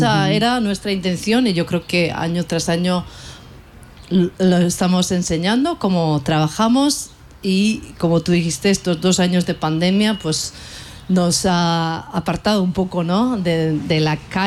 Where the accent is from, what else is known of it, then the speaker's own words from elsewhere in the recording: Basque Country, Spain; también yo que vengo de Euskal Herria, País Vasco